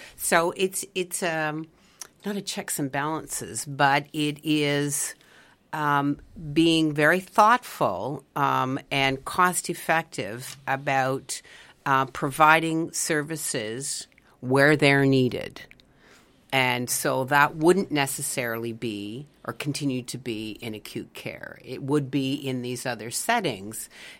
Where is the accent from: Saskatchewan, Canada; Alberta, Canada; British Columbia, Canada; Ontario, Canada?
Ontario, Canada; I grew up in the Niagara Peninsula at a time when, you know, if the wind from Hamilton was blowing in a certain direction